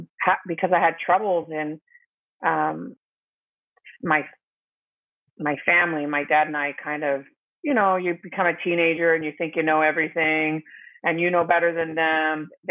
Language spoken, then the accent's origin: English; Arizona, United States; Parents were divorced. I'm the oldest of six kids. And two of us have the same father, and we lived here in Arizona